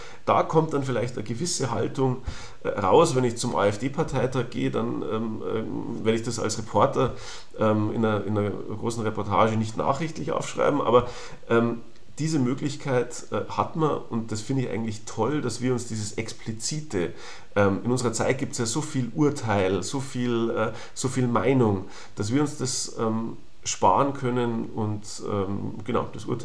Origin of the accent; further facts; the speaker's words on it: Bavaria, Germany; Also ich bin ja Bayer